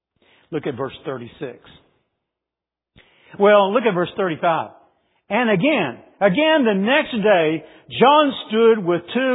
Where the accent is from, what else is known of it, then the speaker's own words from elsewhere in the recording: Bassett, Virginia, United States; I grew up in the town of Bassett. Bassett Furniture, world's largest producer of furniture.